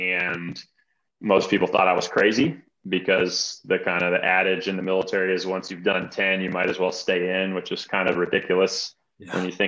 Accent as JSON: {"language": "English", "region": "Alabama", "country": "United States", "tie": "born there", "said": "So I was born in Northern Alabama and the oldest of seven children and was homeschooled all the way through high school."}